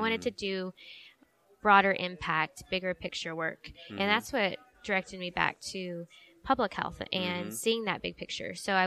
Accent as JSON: {"language": "English", "town": "Mustang", "region": "Oklahoma", "country": "United States", "tie": "born or raised there", "said": "Yes, I grew up in Mustang."}